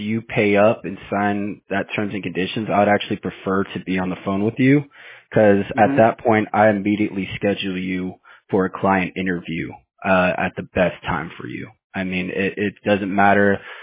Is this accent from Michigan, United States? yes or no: no; Houston, Texas, United States; I'm from Houston, Texas. My family's from El Salvador and Mexico, but I'm born and raised from Houston, Texas.